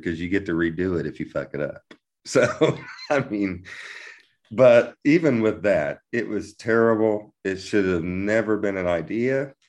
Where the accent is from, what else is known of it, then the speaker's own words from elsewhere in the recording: Canada; I'm from Canada.